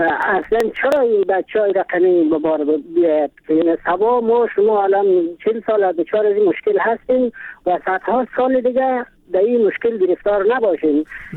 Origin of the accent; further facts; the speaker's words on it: Mazar-i-Sharif, Balkh, Afghanistan; از مزار شریف هستم.